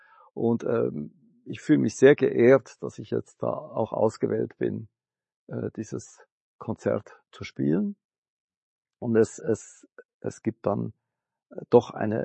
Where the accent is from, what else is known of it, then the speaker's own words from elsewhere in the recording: Switzerland; also born or lived in Germany; meine Eltern sind aus Tainan, ich bin ja taiwanische Wurzeln, bin aber in der Schweiz geboren und in Mitteleuropa, so Schweiz, Deutschland sozialisiert.